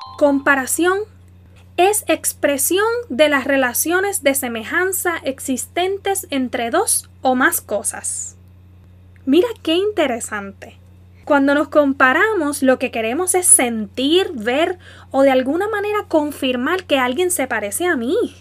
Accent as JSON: {"language": "Spanish", "town": "Orocovis", "country": "Puerto Rico", "said": "orocoveña puertorriqueña"}